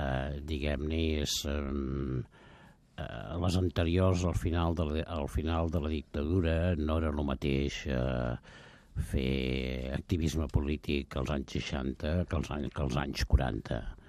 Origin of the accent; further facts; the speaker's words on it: Barcelona, Catalonia, Spain; I jo vaig néixer amb vistes al mercat de Sant Antoni i, diguem-ne, soc del barri de Sant Antoni.